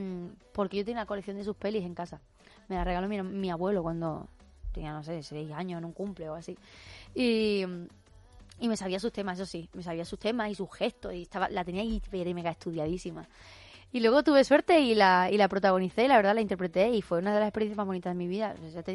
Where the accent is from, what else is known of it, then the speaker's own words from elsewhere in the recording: Estepona, Andalusia, Spain; imagínate una noche desde Murcia hasta Estepona, que es mi pueblo, son 7 horas de viaje.